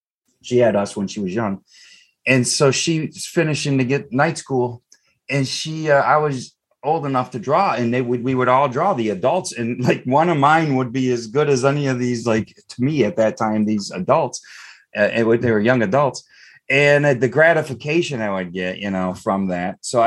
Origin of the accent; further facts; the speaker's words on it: Eastpointe, Michigan, United States; I grew up in East Detroit. My grandfather was a Detroit firefighter for 26 years, lieutenant.